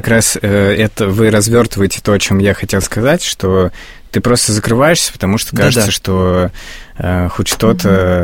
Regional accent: Moscow, Russia; я родился в Замоскворечье и вырос. И при этом учился в Спас-Песковском переулке, в школе имени Поленова.

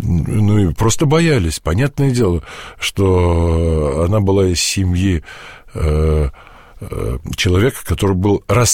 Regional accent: Ternopil, Ternopil Oblast, Ukraine; born there; Я родился в Тернополе, на Украине

